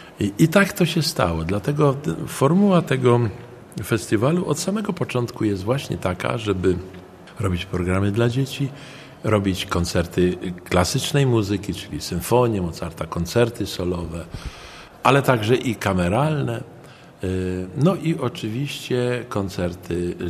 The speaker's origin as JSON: {"language": "Polish", "town": "Gdańsk", "region": "Pomeranian Voivodeship", "country": "Poland", "tie": "born there", "said": "Urodziłem się w Oliwie i właściwie całe dorosłe życie już marzyłem sobie, żeby tutaj organizować koncerty w parku"}